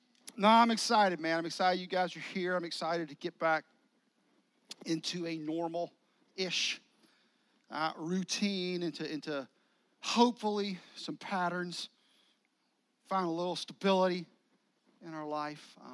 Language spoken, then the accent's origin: English; United States; because I'm an American and we don't wait for anything